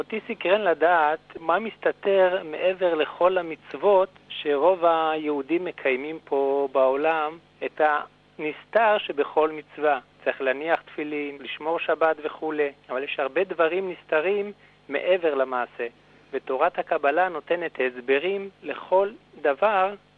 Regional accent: Ashdod, Southern District, Israel; אני יליד אשדוד.

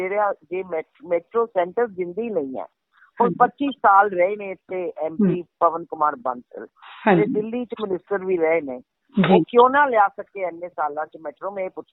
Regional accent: Chandigarh, India; ਮੈਂ ਚੰਡੀਗੜ੍ਹ ਦੀ ਓਰਿਜਨਲੀ ਜੀ, ਇੱਥੇ ਹੀ ਪੜ੍ਹੀ ਵੱਡੀ ਹੋਈ ਹਾਂ, ਇੱਥੇ ਹੀ ਪੜ੍ਹੀ ਲਿਖੀ ਹਾਂ, ਚੰਡੀਗੜ੍ਹ ਮੇਰਾ ਸ਼ਹਿਰ ਹੈ, ਮੇਰਾ ਹੋਮ ਟਾਊਨ ਹੈ, ਮੈਂ ਇੱਥੇ ਹੀ ਰਹਿੰਦੀ ਹਾਂ ਹੁਣ 5 ਸਾਲਾਂ ਤੋਂ

